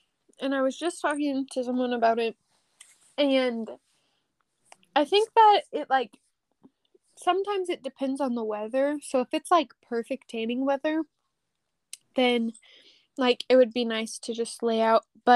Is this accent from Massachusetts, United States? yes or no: no; Columbia, Missouri, United States; I'm from Columbia, Missouri. Graduated from Hickman.